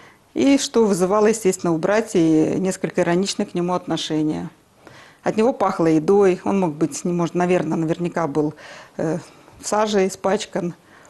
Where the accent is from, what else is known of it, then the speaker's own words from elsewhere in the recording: Baku, Azerbaijan; у меня есть корни. Я сама родом из Баку.